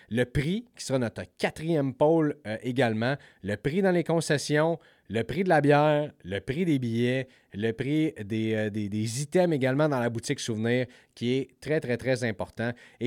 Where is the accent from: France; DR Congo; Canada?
Canada; Montreal, Quebec; Écoutez, moi, je viens de Montréal, puis on se fait dire qu'on est des die-hard hockey fans.